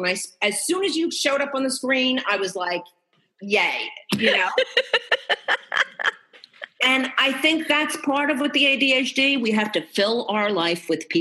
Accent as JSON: {"language": "English", "town": "Queens", "region": "New York", "country": "United States", "accent": "Queens", "said": "I have the Queens accent. I'm like the stereotypical Italian from Queens"}